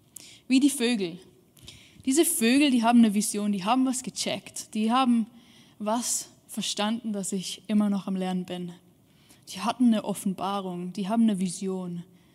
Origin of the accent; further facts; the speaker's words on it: Switzerland; ich komme aus der Schweiz, ich liebe es in den Bergen zu wandern